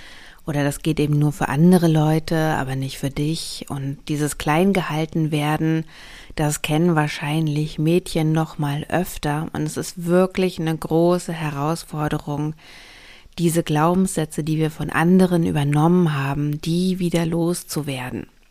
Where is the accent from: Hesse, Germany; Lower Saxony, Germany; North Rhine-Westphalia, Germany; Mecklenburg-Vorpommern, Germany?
Mecklenburg-Vorpommern, Germany; Rostock; born there; Und ich bin 1984 in Rostock geboren, das heißt, ich bin noch knapp im Sozialismus aufgewachsen.